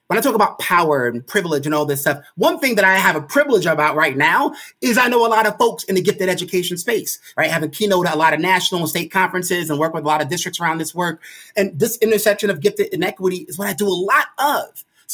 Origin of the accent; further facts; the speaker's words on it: Brooklyn, New York, United States; Because I fundamentally feel that growing up in Brooklyn, New York, and our school system, had that been reversed, I think I would have been screwed.